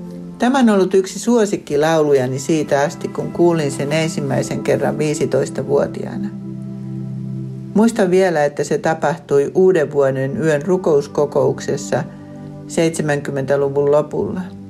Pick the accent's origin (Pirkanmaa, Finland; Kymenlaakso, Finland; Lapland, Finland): Lapland, Finland; born there; Johtuneeko siitä, että olen syntynyt Lapissa syksyllä, kun ruska saa luonnon hehkumaan kauneimmillaan?